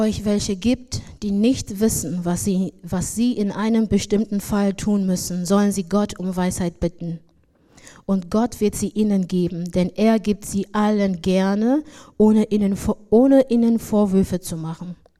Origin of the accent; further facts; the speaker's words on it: Nigeria; now in Germany; Ich bin in Nigeria groß geworden